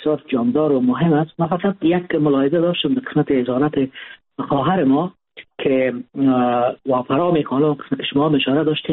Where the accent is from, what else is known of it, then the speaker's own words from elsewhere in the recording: Afghanistan; ما افغان هستیم